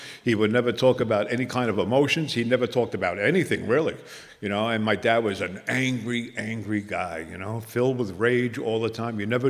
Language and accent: English; New Jersey, United States; I come from the Jersey.